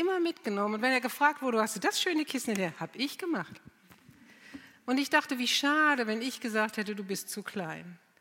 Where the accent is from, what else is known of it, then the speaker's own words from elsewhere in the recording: Krefeld, North Rhine-Westphalia, Germany; also ich komme aus Krefeld, das liegt links vom Rhein, Düsseldorf rechts vom Rhein